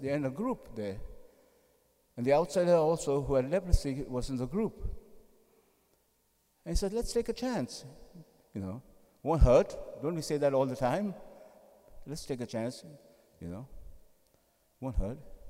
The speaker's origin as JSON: {"language": "English", "country": "India", "tie": "born or raised there", "said": "the place where I grew up in India, there, in my city there, there was a place called Leper Asylum"}